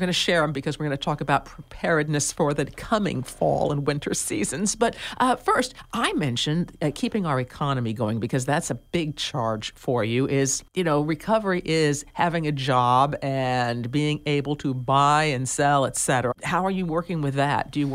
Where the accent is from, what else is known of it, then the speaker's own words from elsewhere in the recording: Ohio, United States; Now, I've seen Iowa, and I'm from Ohio.